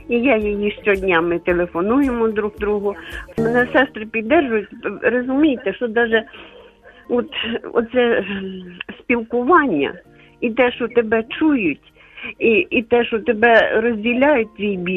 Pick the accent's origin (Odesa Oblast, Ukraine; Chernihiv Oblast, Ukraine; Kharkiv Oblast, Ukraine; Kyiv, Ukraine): Kharkiv Oblast, Ukraine; Kharkiv; moved away as an adult; now in Lviv, Ukraine; я з Харкова. На початку війни я з сином виїхала до Львова.